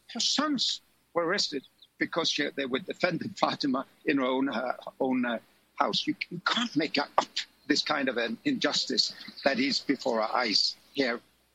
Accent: Oslo, Norway; two-thirds of the municipality of my hometown of Oslo in Norway.

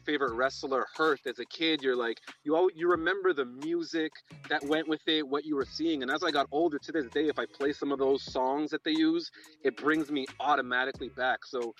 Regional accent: Montreal, Quebec, Canada; For me as a kid growing up in Montreal

